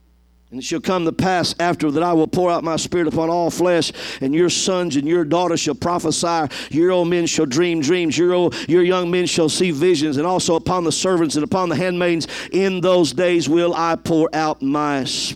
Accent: Louisiana, United States; I'm a type A Pentecostal. It's already in my DNA. I'm Cajun, okay?

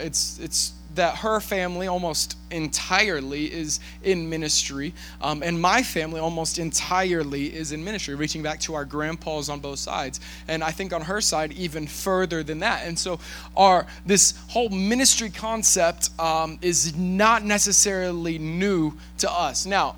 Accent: Temple, Texas, United States; born there; which, by the way, was only about 30 minutes from where I was born in Temple, Texas.

